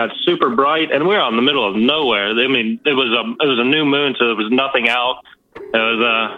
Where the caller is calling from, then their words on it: North Carolina, United States; I'm calling from good old North Kakalaki.